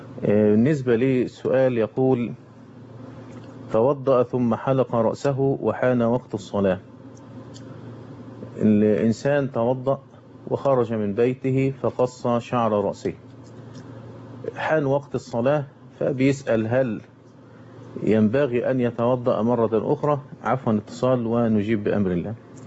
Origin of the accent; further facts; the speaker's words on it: Egypt; وجرت العادة عندنا في مصر